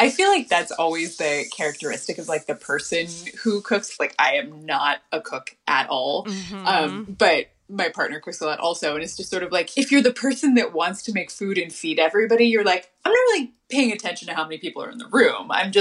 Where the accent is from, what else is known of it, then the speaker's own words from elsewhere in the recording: California, United States; also born or lived in Boston / New York; the whole time I was growing up in California, I, like, really had this, like, chip on my shoulder about Christmas here.